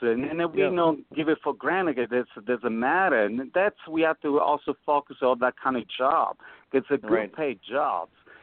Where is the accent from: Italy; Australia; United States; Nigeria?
Italy; English is a second language; Well, I come from Italy.